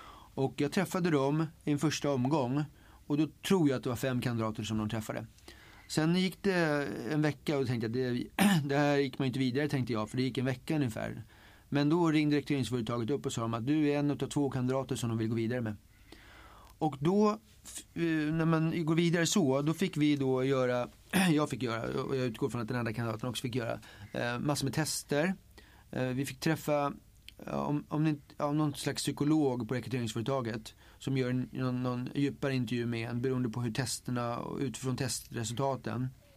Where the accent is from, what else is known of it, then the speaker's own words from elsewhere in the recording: Huddinge, Stockholm County, Sweden; now in Botkyrka, Sweden; Jag är uppvuxen i Huddinge och bor i Botkyrka. Så jag har rört mig över de här kommunerna, kan man säga. Jag känner till Södertörn väldigt bra. Hela mitt liv då har jag huserat på Södertörn.